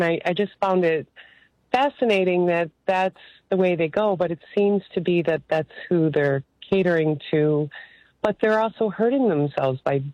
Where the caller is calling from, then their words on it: Milwaukee, Wisconsin, United States; I'm calling from Milwaukee.